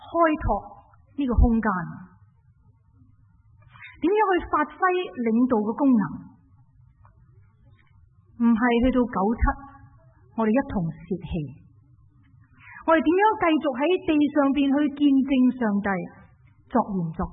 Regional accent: China; 我不相信作为一个中国人不愿意见到中国统一的。

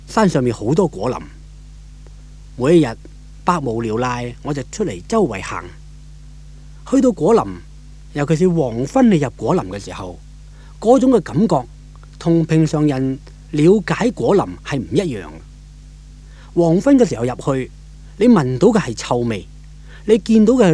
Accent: Hong Kong; 我在香港出世，也都在香港长大，惯了一个很热闹很多人的环境。

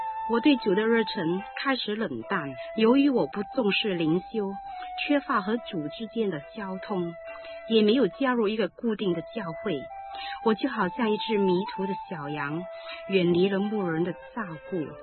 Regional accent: East Malaysia, Malaysia; moved away; also born or lived in Guilin, China / Hong Kong; 在我1岁的时候，跟随家人到香港来，6岁的时候又跟着家人到东马去生活，就在那交风野雨的东马度过了我的童年。

